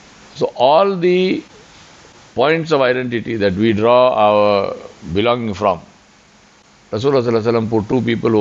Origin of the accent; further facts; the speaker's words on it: Hyderabad, Telangana, India; first language Urdu; English is a second language; am Hyderabadi. So this is gives me a sense of identity. I am from this place. I am Urdu speaking. My mother tongue is Urdu. My mother tongue is not Tamil. My mother tongue is not Malayalam.